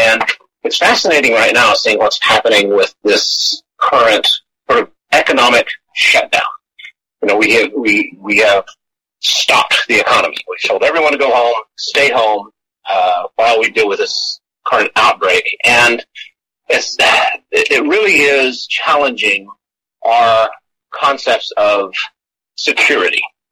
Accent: Texas, United States; And I am from Texas, grew up in Texas, grew up on a ranch.

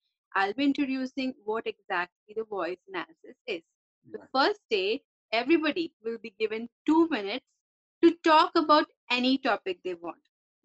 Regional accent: India; now in Dubai, United Arab Emirates; I am from India, but currently I'm residing in UAE, Dubai.

